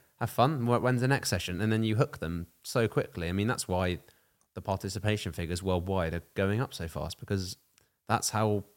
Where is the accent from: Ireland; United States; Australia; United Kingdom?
United Kingdom; Wimbledon, London; Wimbledon, London.